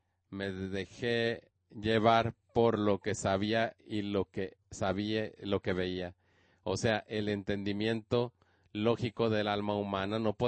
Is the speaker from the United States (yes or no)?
yes; California, United States; also born or lived in Australia; tengo 36 años. Nací en Australia, pero fui criado en Australia, en California. Tengo doble ciudadanía.